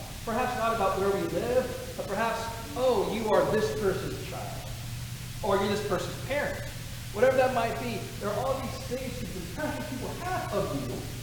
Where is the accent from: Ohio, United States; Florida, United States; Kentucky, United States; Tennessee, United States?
Ohio, United States; Hilliard; also born or lived in Upper Arlington; I was born in Upper T. Arlington, or Upper Arlington, and then we moved to Hillbilliard, Ohio.